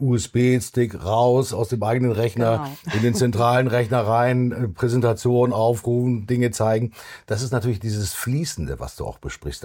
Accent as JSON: {"language": "German", "region": "Hamburg", "country": "Germany", "said": "ich komme aus Hamburg"}